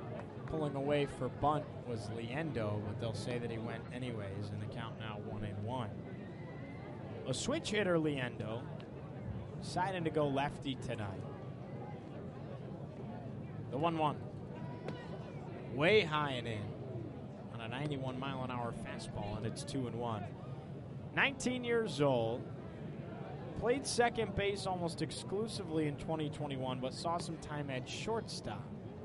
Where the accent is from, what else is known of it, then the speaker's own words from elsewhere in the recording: Syracuse, New York, United States; I grew up in Syracuse, New York